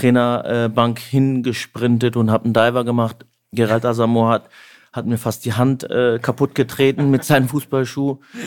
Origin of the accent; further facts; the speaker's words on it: Dortmund, North Rhine-Westphalia, Germany; für mich als Dortmunder Junge